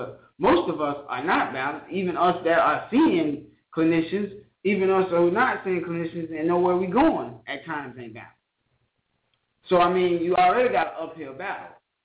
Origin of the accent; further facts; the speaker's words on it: United States; born there; Now, I've never been to Africa. I granted, I know that. I was born in America. I get that. I'm not going to venture and say I'm not American.